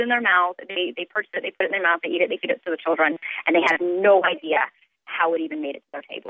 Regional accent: Platte City, Missouri, United States; I am from Platte City, Missouri.

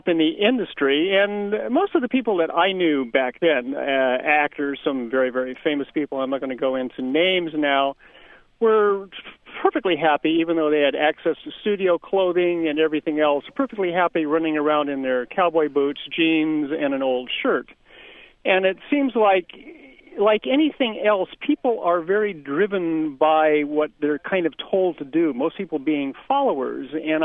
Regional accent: Hollywood, California, United States; I grew up in Hollywood. My father was an actor.

